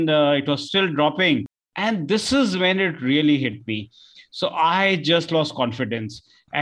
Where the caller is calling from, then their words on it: India; This is actually late evening for us. We are joining you from India.